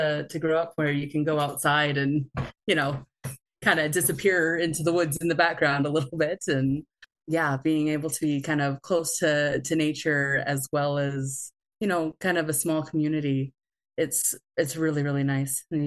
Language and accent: English; Charlie Lake, British Columbia, Canada; also born or lived in Johnson Creek; Oh, goodness. Yeah. Charlie Lake was a great place to grow up. I liked it a lot.